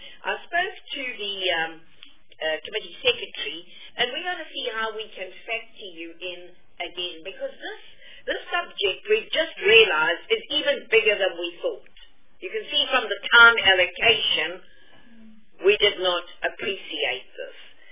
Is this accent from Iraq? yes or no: no; Gauteng, South Africa; because I come from Gauteng.